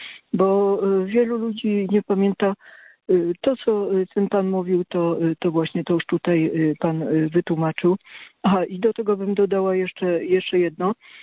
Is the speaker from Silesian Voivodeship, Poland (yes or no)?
yes; Silesian Voivodeship, Poland; born there; now in Kraków, Poland; No ja jestem z urodzenia Ślązaczką i rodzina mojego taty to jest głównie Katowice, Rybnik.